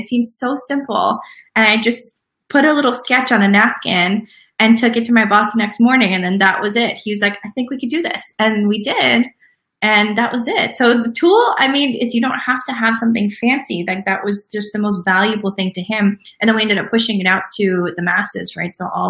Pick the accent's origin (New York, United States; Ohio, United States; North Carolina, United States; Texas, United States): New York, United States; I always figured that finance was the right thing to do. Being a New Yorker, that's where the money is, that's where the excitement is.